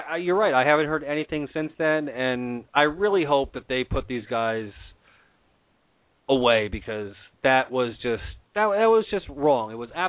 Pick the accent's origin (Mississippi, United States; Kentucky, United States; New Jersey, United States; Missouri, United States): New Jersey, United States; growing up in New Jersey, it's been a well-known thing. You don't, you know, I grew up as a Ranger fan.